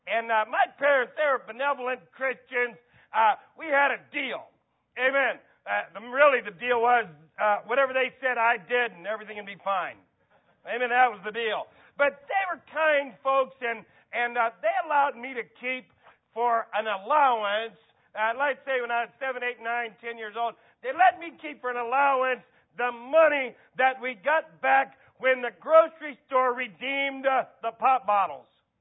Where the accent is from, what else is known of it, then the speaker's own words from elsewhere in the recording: Ohio, United States; When I was a kid growing up in Ohio in the 60s, I know this is going to, you know, marvel some of you younger in here today.